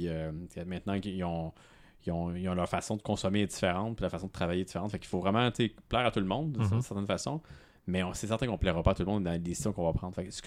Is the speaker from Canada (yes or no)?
yes; Montreal, Quebec, Canada; Mais tu sais, on est tous de Montréal, fait qu'on est, on fait le travail de Montréal.